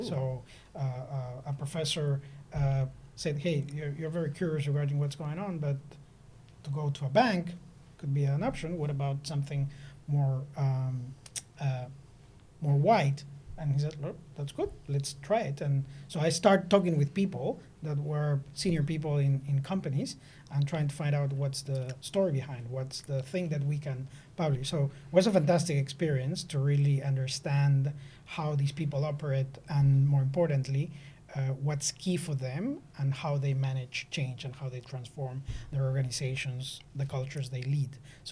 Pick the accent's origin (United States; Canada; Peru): Peru; Peru in the mid-80s was very challenging.